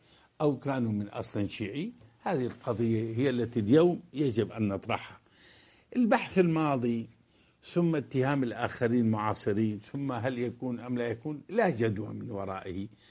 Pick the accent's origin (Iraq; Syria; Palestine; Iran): Syria; also born or lived in Egypt; نحن تربينا في سوريا، وتربى أولادي في المملكة، وتربينا في مصر، وعشنا عفوا في مصر،